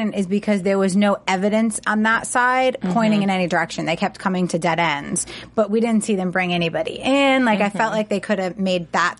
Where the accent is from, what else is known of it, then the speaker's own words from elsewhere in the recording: East Coast, United States; I'm from the East Coast, and we didn't even have dog parks until a couple years ago.